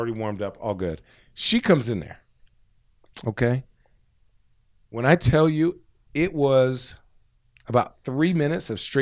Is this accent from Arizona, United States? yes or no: yes; Phoenix, Arizona, United States; So, like, in college, I'm from Phoenix, so I went back.